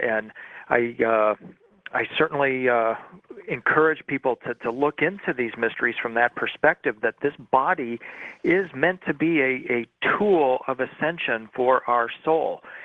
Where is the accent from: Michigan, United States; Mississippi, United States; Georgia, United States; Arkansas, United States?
Michigan, United States; Birmingham; I grew up in Birmingham, Michigan, so it's always nice to hear from the hometown there.